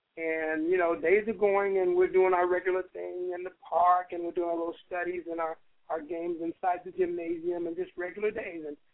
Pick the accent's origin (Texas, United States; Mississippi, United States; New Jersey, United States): Texas, United States; born there; also born or lived in California; So even though I was born in Texas, with my father being in the Navy, we spent time in California.